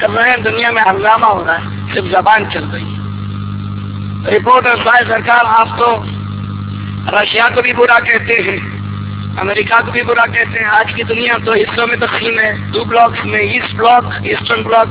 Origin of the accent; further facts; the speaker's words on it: India; یہاں کے انسان میں ہندوستان سے تعلق رکھتا ہوں